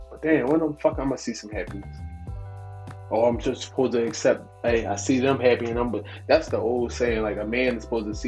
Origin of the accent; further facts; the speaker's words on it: Philadelphia, Pennsylvania, United States; I grew up with sports camps and, you know, friends and fun times